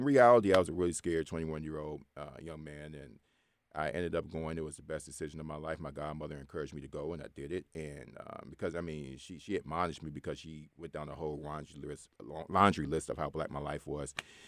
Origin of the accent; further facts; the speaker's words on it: Detroit, Michigan, United States; So, as I said, I grew up in Detroit, Michigan, the largest black city in the United States